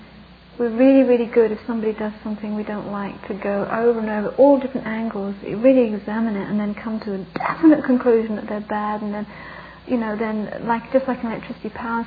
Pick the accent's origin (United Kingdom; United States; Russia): United Kingdom; England; I think I'm English, so I was brought up to repress them.